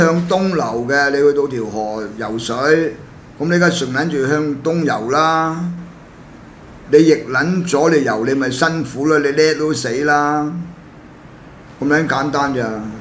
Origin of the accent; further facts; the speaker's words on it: Hong Kong; 等我們香港人呢容易一點去啊！我哋習慣咗咧，係依法辦事嘅。